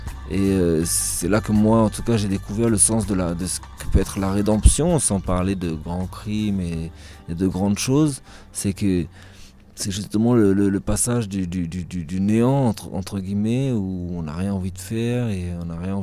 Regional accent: Paris, Île-de-France, France; moi je suis né à Barbès dans le 18e arrondissement de Paris et Bon, ben voilà, on a grandi dans un quartier comme ça, cosmopolite, et ma famille aussi est cosmopolite

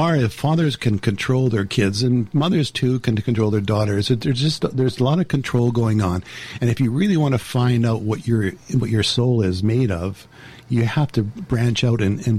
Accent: Vancouver, British Columbia, Canada; I grew up in the East End, Vancouver.

